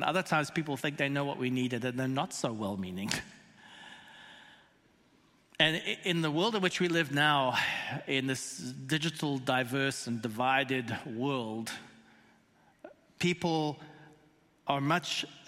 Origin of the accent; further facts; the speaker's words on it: South Africa; being South African, we do like our tea